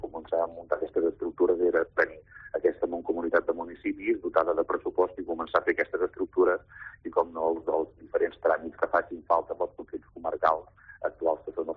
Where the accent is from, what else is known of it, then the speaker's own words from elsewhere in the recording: Prats de Lluçanès, Catalonia, Spain; si parlo, per exemple, com el meu poble, Prats de Lluçanès